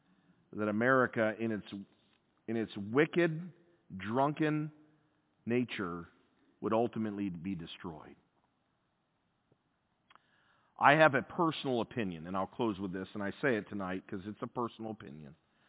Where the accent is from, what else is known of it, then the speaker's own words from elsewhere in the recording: United States; because I am an American to the core.